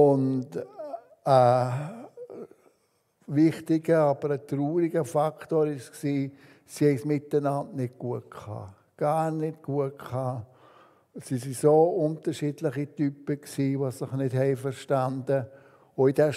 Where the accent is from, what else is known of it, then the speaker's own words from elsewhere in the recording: Bern, Switzerland; Aufgewachsen bin ich im Emmental, an einem schönen Ort, wo man die Alpen gesehen hat und viel hügeliges Land im Emmental.